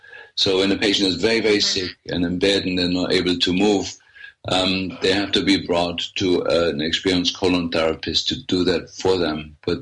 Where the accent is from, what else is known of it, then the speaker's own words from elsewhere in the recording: Germany; If you go to Germany, to my home country, it's different herbs that we use